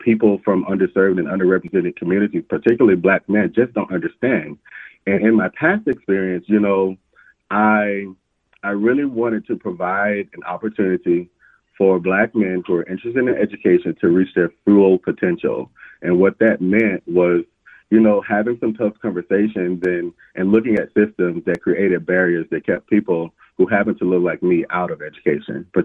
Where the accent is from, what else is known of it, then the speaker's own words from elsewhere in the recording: Mississippi, United States; as I mentioned earlier, I am from Mississippi. And, you know, coming from Mississippi, I realized that there were certain things culturally that I just did not understand about Minnesota culture.